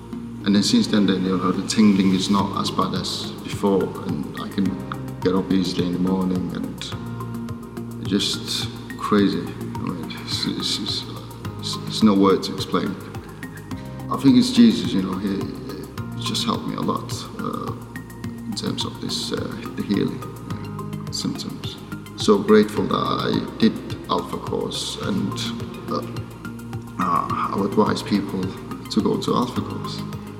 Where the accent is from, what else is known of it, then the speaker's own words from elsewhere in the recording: Mongolia; now in United Kingdom; I'm from Mongolia. I lived in the UK for 11 and a half years.